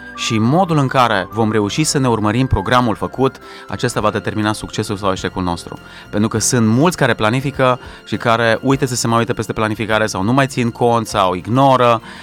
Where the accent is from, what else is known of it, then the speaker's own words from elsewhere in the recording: Romania; unii dintre noi suntem mai disciplinați prin naștere, prin moștenire, ca români puțin suntem așa, aici vorbim de nemți și alte nații din acestea care sunt mai planificate